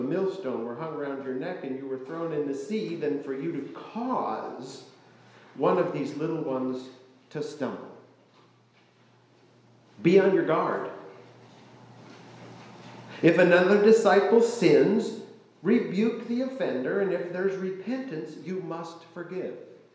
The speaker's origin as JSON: {"language": "English", "region": "Iowa", "country": "United States", "tie": "born or raised there", "said": "The house where I grew up in Iowa had a seedling apple tree."}